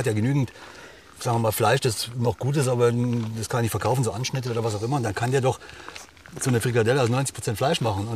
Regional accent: Munich, Bavaria, Germany; ich komme aus München

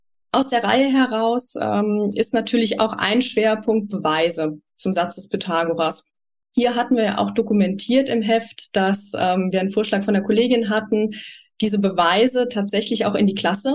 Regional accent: Saarland, Germany; jetzt nicht nur bei uns im Saarland

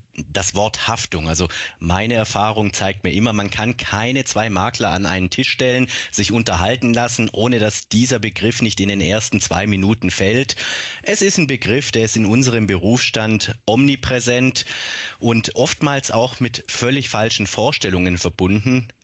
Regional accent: Baden-Württemberg, Germany; born there; Aber ich denke von meinem Zungenschlag, wenn ich auch gebürtiger Oberschwabe bin, Sie verstehen mich in ganz Deutschland.

